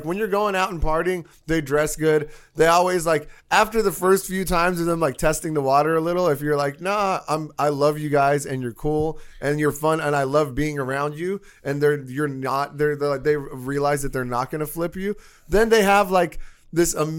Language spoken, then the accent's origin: English; West Hollywood, California, United States; But growing up there, you know, like growing up in West Hollywood, walking home from school, I would have guys trying to, you know, pick me up